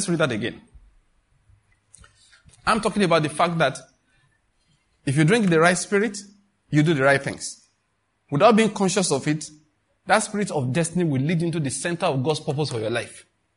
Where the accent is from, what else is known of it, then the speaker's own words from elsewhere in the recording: Maiduguri, Borno, Nigeria; I'm from Maiduguri, of course.